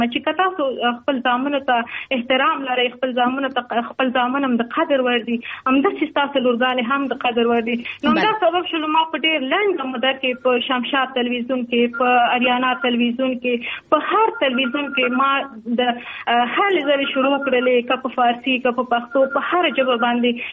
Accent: Afghanistan; also born or lived in Pakistan; ستونزې په پاکستان کې د افغان مهاجر په حیث باندې واقعتا وي، موږ هم ډېر ستونزو سره مخامخ شوي وو. موږ هم په مهاجرت کې لوی شوي وو

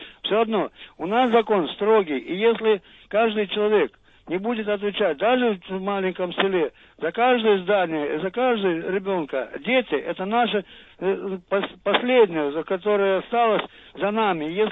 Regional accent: Slovakia; Russian is a second language; Я из Словакии.

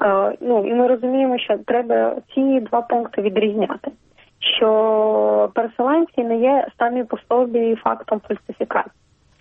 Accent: Crimea, Ukraine; now in Kyiv, Ukraine; я сама з Криму, що я живу в Києві вже півтора року

